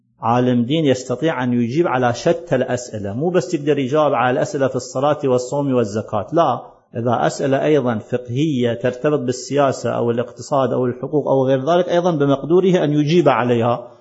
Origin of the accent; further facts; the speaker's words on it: Iraq; إيش قد من العلماء عندنا في العراق